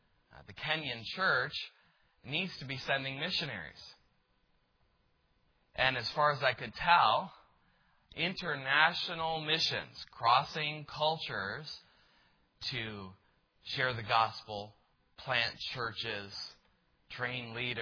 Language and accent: English; El Paso, Texas, United States; I came originally from El Paso, Texas.